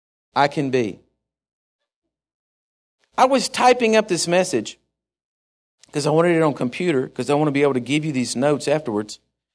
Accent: United States; It's part of my family history, but I'm an American. I'm an American. I love this country.

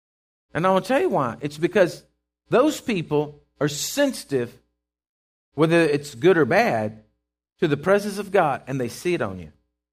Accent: Texas, United States; I'm going incognito. They'll never know I'm from Texas.

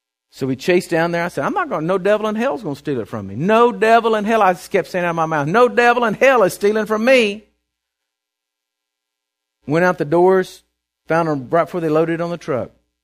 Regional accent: Texas, United States; Said, howdy, how you doing? Pulled out my passport, put her down. I said, I'm from Texas.

